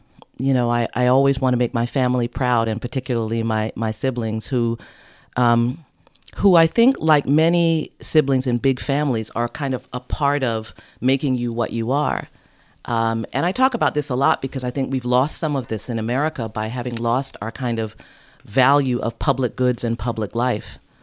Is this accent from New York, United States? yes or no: yes; Queens, New York, United States; And my father started out as an electrician and then became a social worker in Harlem. And we grew up in Queens.